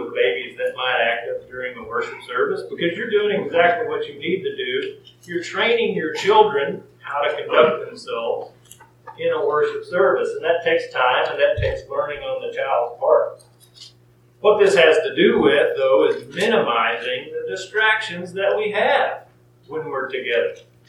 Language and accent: English; Stratford, Texas, United States; at my hometown church where I grew up at Stratford, Texas